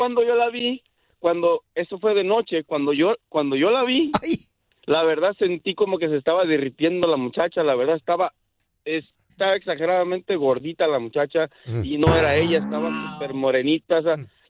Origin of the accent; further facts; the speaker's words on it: Michoacán, Mexico; now in Los Angeles, United States; yo soy de Michoacán, vivo aquí en Los Ángeles, California.